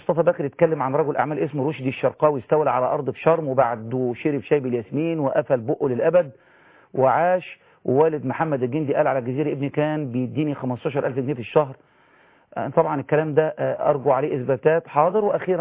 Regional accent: Minya, Minya Governorate, Egypt; أنا من المنيا، حصل لي حادث من 4 شهور

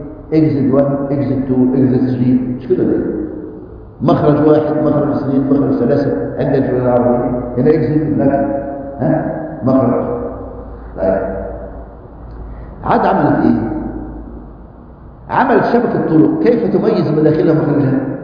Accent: Egypt; الأهرامات الموجودة عندنا في مصر

